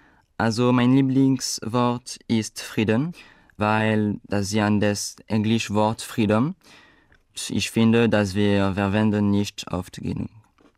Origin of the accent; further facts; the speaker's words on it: France; German is a second language; ich komme aus Frankreich und ich bin 2001 geboren. Ich lerne Deutsch